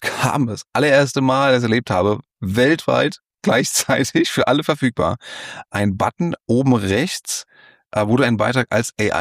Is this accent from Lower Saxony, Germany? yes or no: no; Frankfurt, Hesse, Germany; Also wir als Frankfurter haben einen Flughafen gebaut